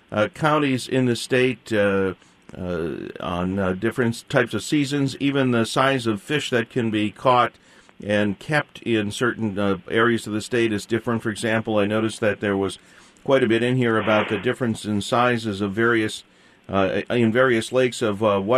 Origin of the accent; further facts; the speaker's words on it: Wisconsin, United States; I'm a male from Wisconsin who doesn't hunt, fish, or trap. So I probably could be run out of the state for this.